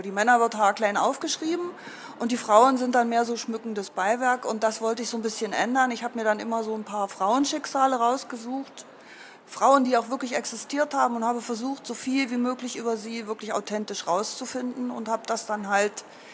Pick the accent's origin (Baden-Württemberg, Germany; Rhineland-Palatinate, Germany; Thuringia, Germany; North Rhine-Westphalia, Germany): Thuringia, Germany; Ich bin am Fuße einer mittelalterlichen Burg aufgewachsen, eine kleine Burg, die relativ unbekannt ist im Südharz, die Burg Lora.